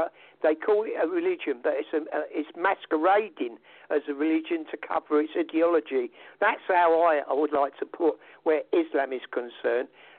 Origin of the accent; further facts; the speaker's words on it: London, United Kingdom; accent: Cockney; I mean, I'm an old Londoner. And everybody calls me a Cockney because it's my accent.